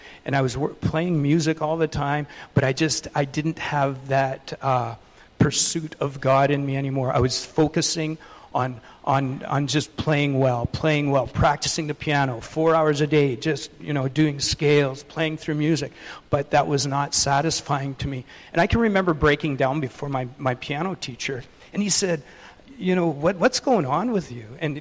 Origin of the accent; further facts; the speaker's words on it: Grande Prairie, Alberta, Canada; born there; I was not born here. I was born in Grand Prairie, Alberta. And my parents were staunch Catholics